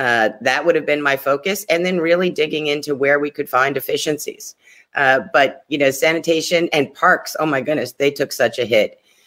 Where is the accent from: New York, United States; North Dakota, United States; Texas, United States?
New York, United States; Brooklyn; I was adopted as well as two of my siblings who are Black. And we were raised in Brooklyn in the 70s and 80s.